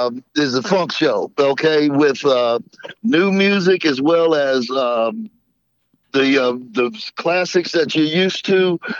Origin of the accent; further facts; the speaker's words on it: Dayton, Ohio, United States; now in Los Angeles, United States; I'm from Dayton originally, okay? The land of funk.